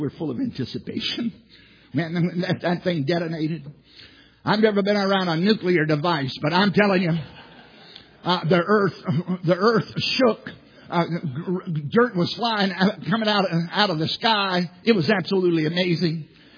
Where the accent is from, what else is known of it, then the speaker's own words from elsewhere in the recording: Virginia, United States; I told you I grew up in Southside, Virginia. You can probably tell I'm not from Boston or the Bronx.